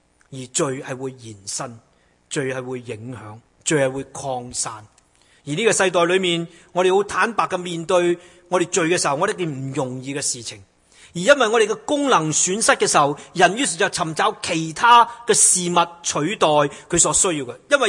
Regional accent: China

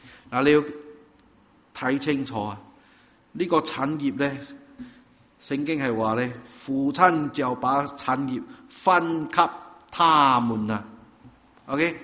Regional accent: Singapore; now in Canada; 但是我们在东南亚真的不同，我在新加坡来的，所以我是波仔来的。

